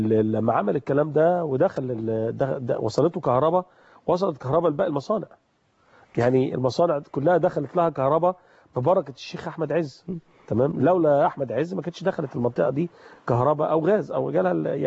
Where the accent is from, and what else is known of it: Egypt